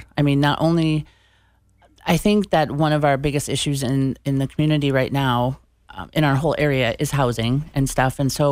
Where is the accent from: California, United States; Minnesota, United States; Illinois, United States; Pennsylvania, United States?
Minnesota, United States; Maple Grove; I grew up in Maple Grove, right? So, but at that time it wasn't a big city. It was very small town feel, and it was all cornfields